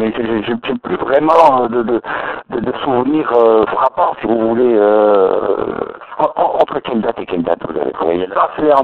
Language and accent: French; Nouvelle-Aquitaine, France; now in Paris, France; Ah, moi, je suis la Côte Basque.